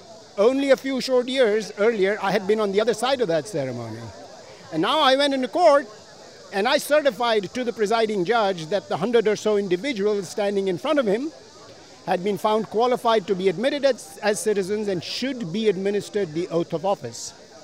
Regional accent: Naperville, Illinois, United States; I'm from Naperville, and I'm running for state rep in Illinois House District 41.

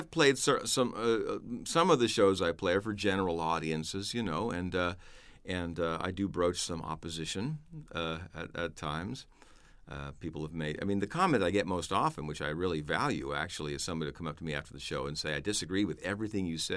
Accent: Marin County, California, United States; I come from Marin County, California, the bluest county in the bluest state of the union.

